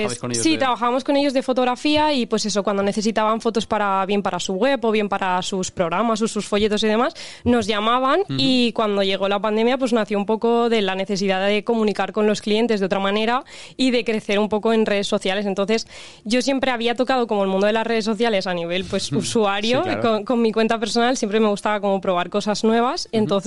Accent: Valencian Community, Spain; first language Valencian; Spanish is a second language; del valenciano, que al final es mi lengua materna

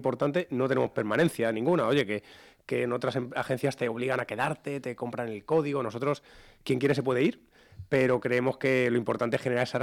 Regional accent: Toledo, Castilla-La Mancha, Spain; yo soy de Toledo, por lo tanto el Ayuntamiento de Toledo

